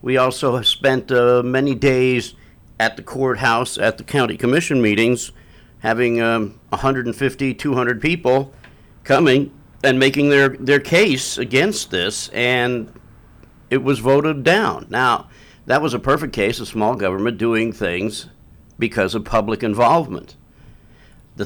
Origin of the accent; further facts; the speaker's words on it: East Coast, United States; You know, it's funny you say that because growing up on the East Coast, we acknowledged everybody.